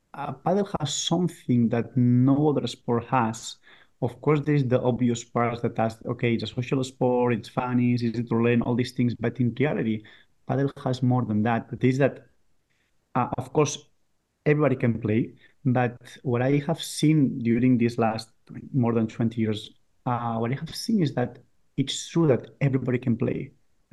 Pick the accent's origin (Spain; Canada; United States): Spain; Barcelona, Catalonia; Well, I'm from Barcelona, and I used to live in Barcelona, but of course, because of the summit, I'm traveling always to Malaga, and that's not a bad plan. But I lived always in Barcelona.